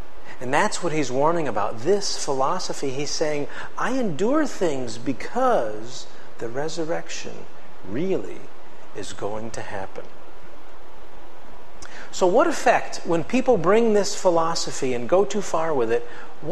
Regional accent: Connecticut, United States; When I grew up in Connecticut, and there was a guy who lived down the street from me.

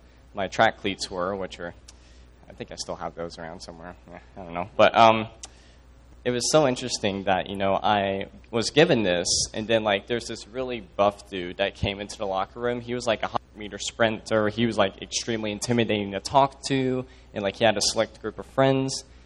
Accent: Rushville, Indiana, United States; It's close to my hometown of Rushville, Indiana, like 20 miles away.

